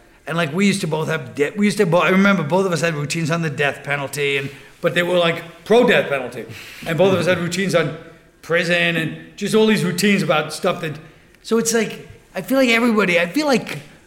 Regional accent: New York, United States; I mean, I used to talk ethnic stuff in those days because I grew up in Brooklyn

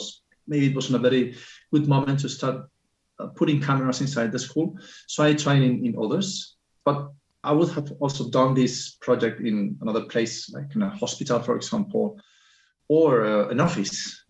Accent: Seville, Andalusia, Spain; I'm from Spain. I'm from Seville.

